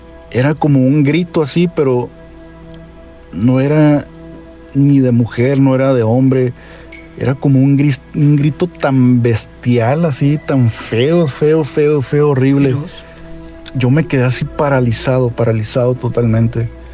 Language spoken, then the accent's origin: Spanish; Hermosillo, Sonora, Mexico; soy de Hermosillo, Sonora. Ahorita ando aquí en Phoenix, Arizona.